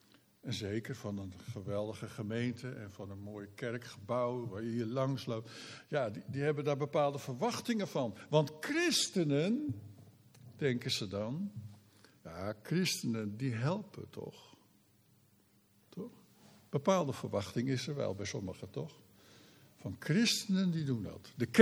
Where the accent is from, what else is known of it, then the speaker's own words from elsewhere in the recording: Netherlands; Dat doen wij als Nederlander.